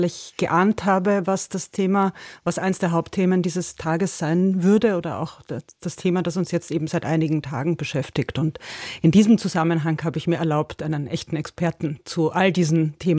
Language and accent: German; Vienna, Austria; Ich bin fast derselbe Jahrgang wie Hubert Aiwanger. Ich bin in diesen Jahren in Wien zur Schule gegangen